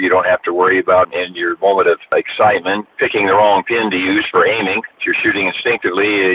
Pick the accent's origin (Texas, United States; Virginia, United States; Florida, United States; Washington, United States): Washington, United States; I had taken 6 of the 7 huntable big game species in my home state of Washington with stick bows, with a recurve or a longbow.